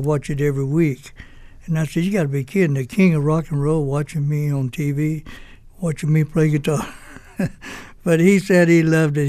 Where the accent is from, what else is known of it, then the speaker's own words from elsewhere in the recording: Louisiana, United States; But later on, we went back to Louisiana, my hometown, and … called me maybe 2 weeks later and asked me to come and join Ricky, be his lead guitar player. At my age, 16, I said, sure, I'd love to. I went out to California